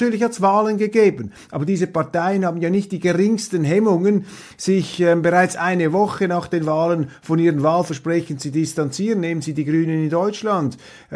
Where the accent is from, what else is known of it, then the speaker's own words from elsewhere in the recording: Switzerland; Und was mich empört, als Schweizer, als Zeitgenosse, als Bürger